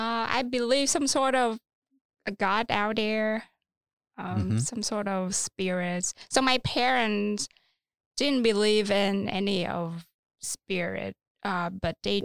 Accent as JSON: {"language": "English", "country": "Vietnam", "tie": "born or raised there", "said": "So my parents didn't go to church, but my grandmom. Which is my mother. Mm-hmm. She was Catholic."}